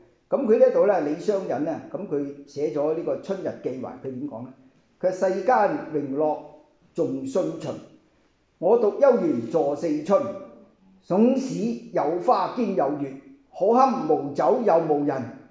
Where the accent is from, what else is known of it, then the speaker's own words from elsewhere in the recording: China; 其實呢句説話咧，亦都係我哋中國人好熟嘅